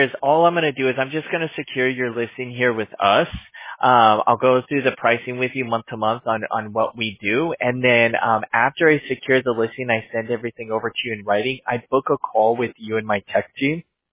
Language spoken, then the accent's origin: English; California, United States; Well, I'm from California, so that's where we're based out of.